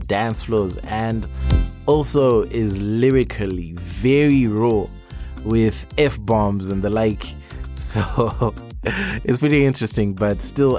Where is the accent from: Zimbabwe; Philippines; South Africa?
Zimbabwe; I'm from Zim and I know Zim is a mess right now.